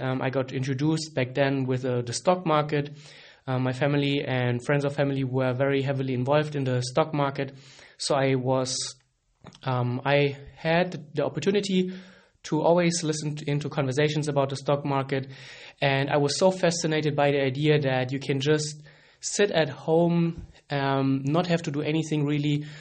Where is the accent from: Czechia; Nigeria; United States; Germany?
Germany; now in Frankfurt, Germany; We are both from Germany, and right now we're actually living both in Frankfurt, which is the banking city here in, or the banking capital of Germany.